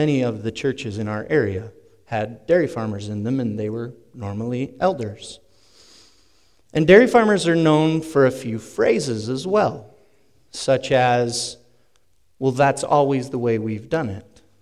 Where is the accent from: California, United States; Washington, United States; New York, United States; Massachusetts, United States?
Washington, United States; where I grew up in Northwest Washington, we were surrounded by dairy farmers. I grew up in a dairy farming community.